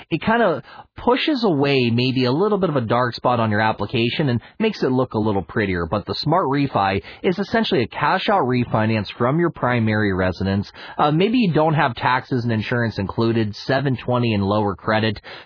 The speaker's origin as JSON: {"language": "English", "town": "Pittsburgh", "region": "Pennsylvania", "country": "United States", "said": "I'm from Pittsburgh, Pennsylvania. We have cop-out pierogies and perfect Polish-style dumplings."}